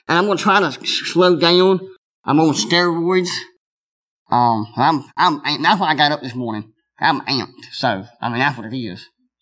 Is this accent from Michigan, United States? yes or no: no; Alabama, United States; also born or lived in North Carolina; I used to live in North Carolina. I've lived in Alabama. I grew up in Alabama.